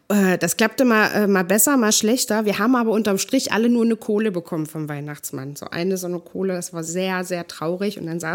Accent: Germany; born there; Ich bin ja in der DDR geboren.

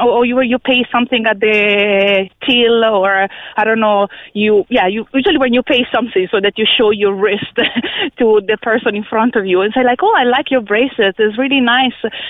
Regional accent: Emilia-Romagna, Italy; English is a second language; I live on seaside close to Ravenna or Rimini.

